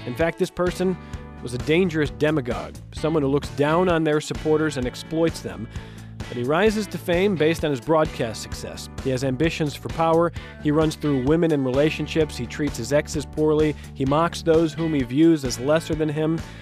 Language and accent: English; Cleveland, Ohio, United States; from my hometown, Cleveland, this was on Morning Exchange in 1972